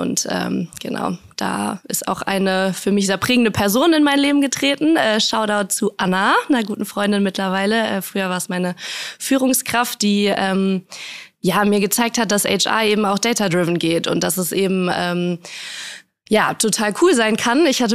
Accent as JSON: {"language": "German", "town": "Münster", "region": "North Rhine-Westphalia", "country": "Germany", "tie": "born or raised there", "said": "Ich bin in Münster aufgewachsen, ganz behütet, habe da Abi gemacht"}